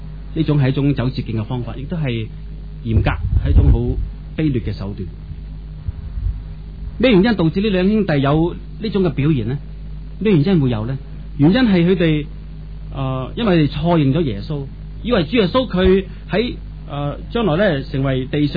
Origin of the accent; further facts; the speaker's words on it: Hong Kong; 我想这个都是我们香港人一些的生活的态度